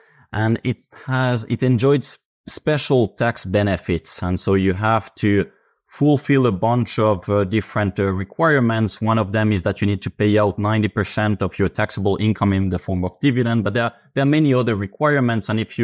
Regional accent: Finland; English is a second language; I come from Finland. I was born in a family of real estate professionals

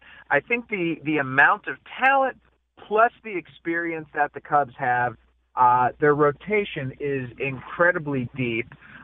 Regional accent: Cleveland, Ohio, United States; because I grew up in Cleveland, and I'm in the 27th year of a fantasy league with my friends who I grew up

